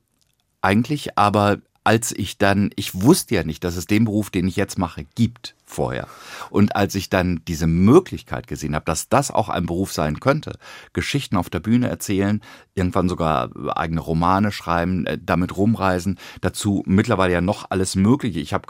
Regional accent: Hüde, Lower Saxony, Germany; Ich bin ja im Moor groß geworden, im ganz, ganz flachen Land.

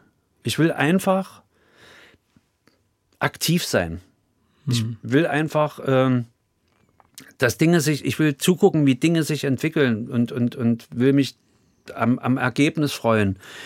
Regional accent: Halle, Saxony-Anhalt, Germany; accent: Halle; now in Berlin, Germany; Auch in 30 Jahren Berlin habe ich das nicht ablegen können.

